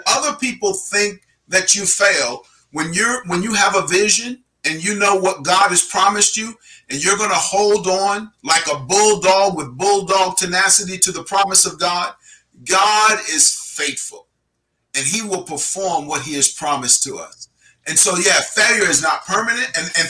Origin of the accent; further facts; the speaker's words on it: Brooklyn, New York, United States; he's a manager of a Starbucks there in Brooklyn, New York, my hometown, and is doing a very good job.